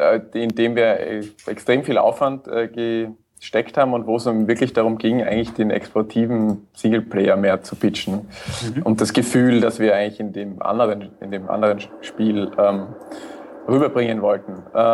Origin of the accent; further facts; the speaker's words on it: Austria; Bei uns in Österreich heißt das Versteinern, also das, was die Kinder spielen.